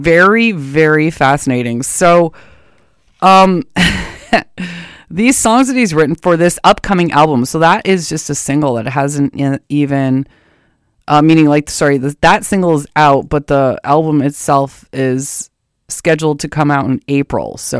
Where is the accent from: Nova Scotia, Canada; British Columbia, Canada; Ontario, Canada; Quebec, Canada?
Ontario, Canada; I'm from Ontario myself, southwestern Ontario.